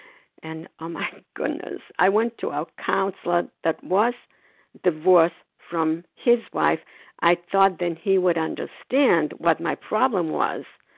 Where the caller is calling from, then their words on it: Foxborough, Massachusetts, United States; I'm calling from Foxborough, Massachusetts.